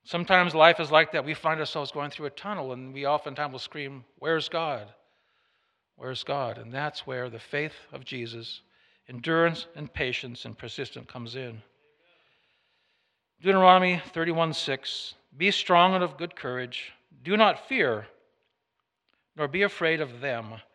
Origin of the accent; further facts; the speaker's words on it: Canada; because I'm not about German, I'm from Canada, so my people, they did pretty well.